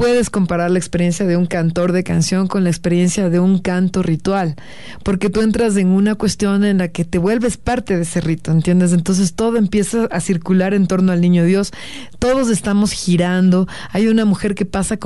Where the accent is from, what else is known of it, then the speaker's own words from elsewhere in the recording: Quito, Pichincha, Ecuador; No, pues soy quiteña y súper contenta.